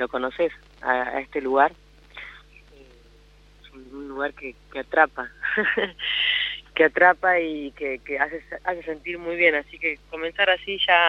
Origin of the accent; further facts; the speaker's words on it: Ingeniero Luiggi, La Pampa, Argentina; moved away as an adult; also born or lived in Buenos Aires; Yo nací acá en Ingeniero Luigi.